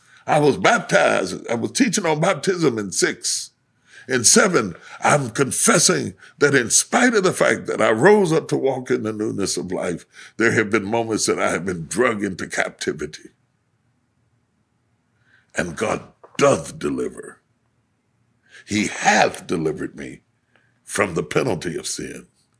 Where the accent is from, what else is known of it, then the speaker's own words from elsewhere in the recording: Charleston, West Virginia, United States; I grew up in Charleston, West Virginia. Sometimes there'd be a street fight.